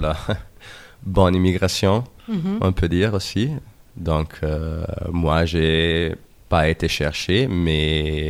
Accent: Lombardy, Italy; French is a second language; now in Berlin, Germany; Plus ou moins, ça fait 6 ans que je suis à Berlin. Je viens du nord de l'Italie, d'un petit village à la frontière avec la Suisse, dans la région de Milan, la Lombardie.

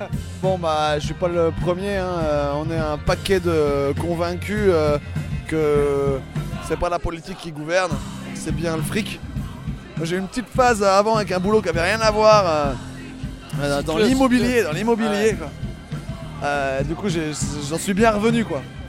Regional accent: Normandy, France; De Normandie, tu m'as demandé tout à l'heure déjà.

